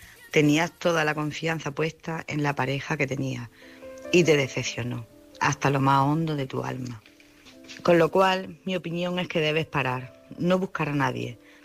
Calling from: Jaén, Andalusia, Spain; soy de Jaén

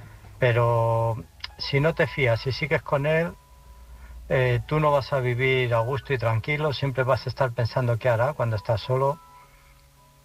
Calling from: Illescas, Castilla-La Mancha, Spain; de Illescas, Toledo.

